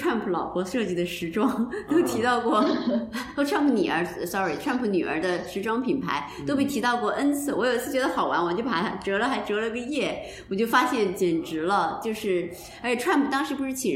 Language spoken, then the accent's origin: Chinese; Beijing, China; 按咱们北京人的话说闹学生